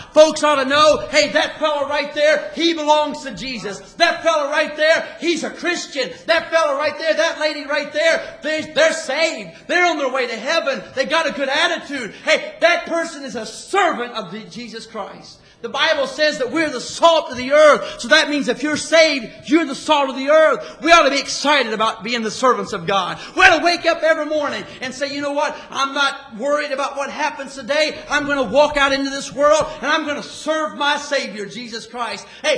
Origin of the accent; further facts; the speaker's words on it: United States; Friend, listen, I'm an American.